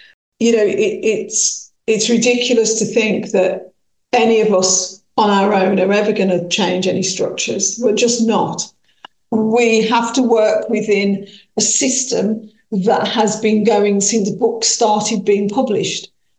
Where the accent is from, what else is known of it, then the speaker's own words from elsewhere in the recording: Birmingham, West Midlands, United Kingdom; I am African Caribbean, I am Irish, I am British, I am an adopted mother, I am a tennis fan, I am a Brummie completely, and even in Brummie circles, I'm a Moseley Brummie